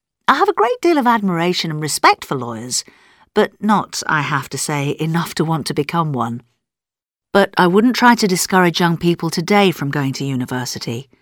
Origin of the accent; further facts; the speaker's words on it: Oxford, South East England, United Kingdom; because I come from Oxford